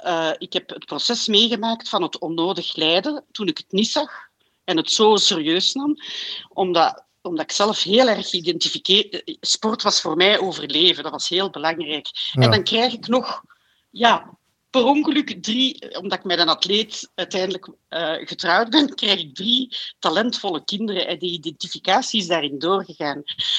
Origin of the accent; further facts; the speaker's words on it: Flanders, Belgium; Uit Vlaanderen, ja. Dus ik spreek een beetje met de Franseren.